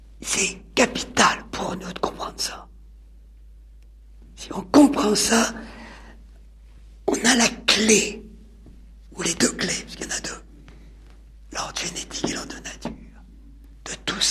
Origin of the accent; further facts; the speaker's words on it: France; Parce que Hamelin, pour nous, hein, en tant que Français